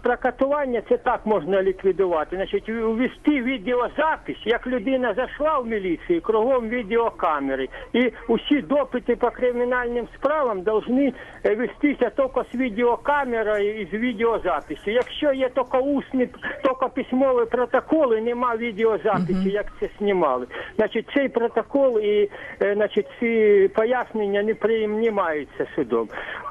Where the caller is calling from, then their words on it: Hlukhiv, Sumy Oblast, Ukraine; Я з Глухова Сумської області